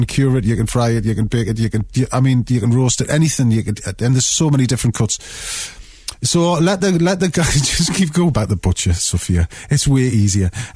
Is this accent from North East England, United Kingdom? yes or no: yes; North East England, United Kingdom; now in King's Lynn, United Kingdom; I'm a Geordie exile.